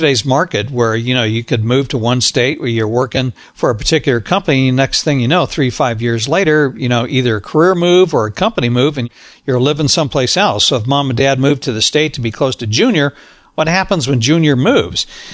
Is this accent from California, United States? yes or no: no; Arizona, United States; I grew up in Arizona, so I understand this and I have family.